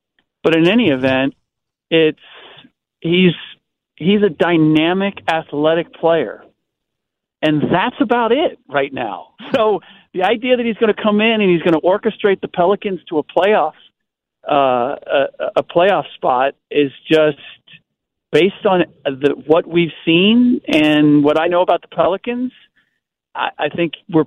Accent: Cincinnati, Ohio, United States; growing up in Cincinnati, the Bulls were kind of the closest team to me.

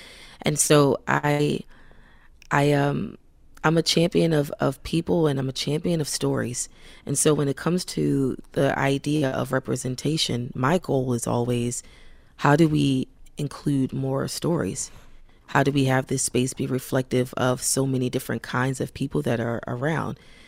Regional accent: Baltimore, Maryland, United States; And I am from Baltimore, and I proudly wear Baltimore. I love Baltimore so much.

